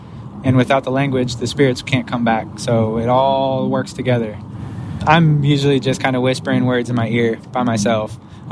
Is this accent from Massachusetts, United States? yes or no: no; California, United States; We are river people from the Alexander Valley, Napa Valley area, headwaters of the San Francisco Bay Area up to Mendocino County.